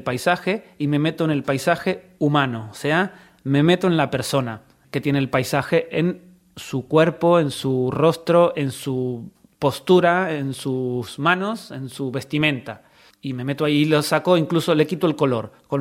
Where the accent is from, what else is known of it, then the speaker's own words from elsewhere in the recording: Argentina; Claro, yo soy argentino y conozco el Montseny como una figura, ¿no?